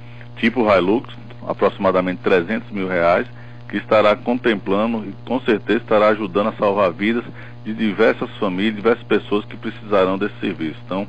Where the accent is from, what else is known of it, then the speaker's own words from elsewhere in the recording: Campo Formoso, Bahia, Brazil; ter destinado para o meu município, que é minha terra natal.